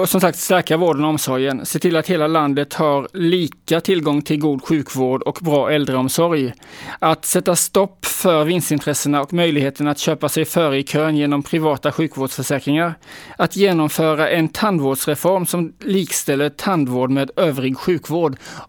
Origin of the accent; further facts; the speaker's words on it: Kronoberg County, Sweden; Och nere i Kronoberg där jag växte upp